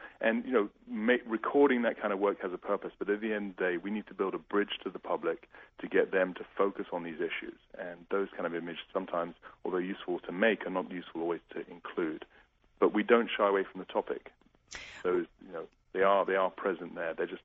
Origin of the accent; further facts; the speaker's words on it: United Kingdom; now in United States; I'm a British. I live in America. I'm a filmmaker here